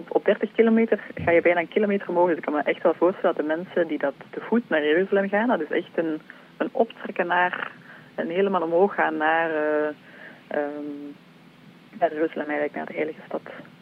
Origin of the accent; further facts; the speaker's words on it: Leuven, Flemish Brabant, Belgium; ik ben van Leuven afkomstig. Ik ben verpleegkundige en ja, ik ben actief bij ons in de parochie in Leuven en Sint-Quintens.